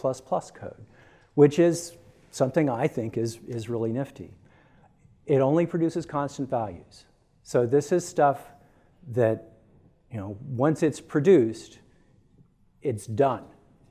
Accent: Portland, Oregon, United States; I'm from Portland, Oregon. I like things that are biodegradable.

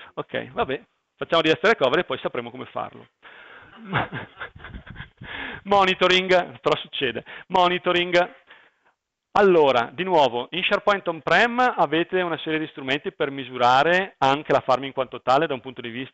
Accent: France; accent: French; Italian is a second language; now in Brescia, Italy; che si capirà dal mio accento francese, vivo a Brescia

